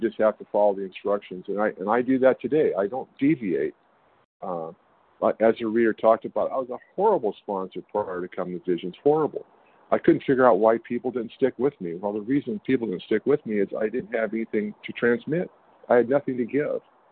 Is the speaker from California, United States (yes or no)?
yes; California, United States; I'm from California.